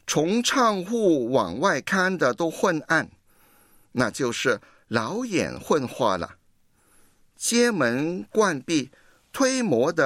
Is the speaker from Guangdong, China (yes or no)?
yes; Guangdong, China; 那就是我们广东人讲的一句话